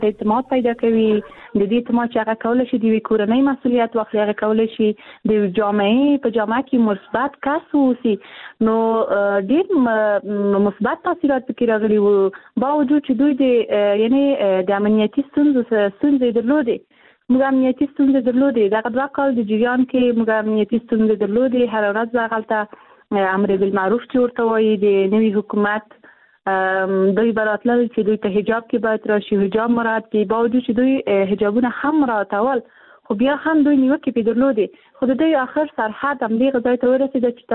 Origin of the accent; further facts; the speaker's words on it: Afghanistan; born there; زه په افغانستان کې پیدا شوم زه د افغانستان یو جلی ما